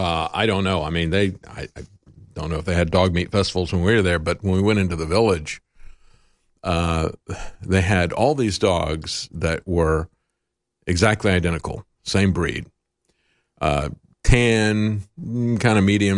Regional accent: Florida, United States; I grew up in Florida, used to do it all the time.

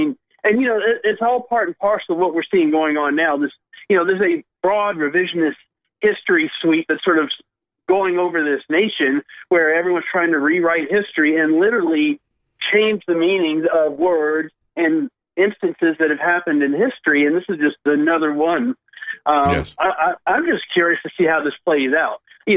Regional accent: California, United States; also born or lived in Washington, D.C.; I was born in Washington, D.C., but I spent a few years growing up in Northern California.

